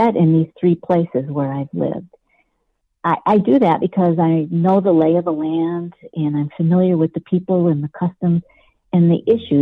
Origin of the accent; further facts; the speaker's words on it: Niagara Falls, New York, United States; moved away as an adult; I was raised in Niagara Falls, New York, and I moved out to the Los Angeles area after college to work in the aerospace industry.